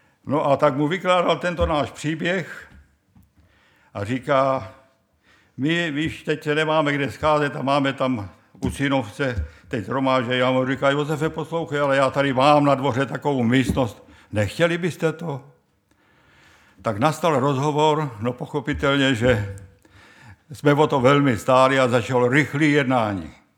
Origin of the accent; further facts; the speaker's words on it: Vojvodovo, Vratsa Province, Bulgaria; pocházíme z Bulharska, z Vojvodovy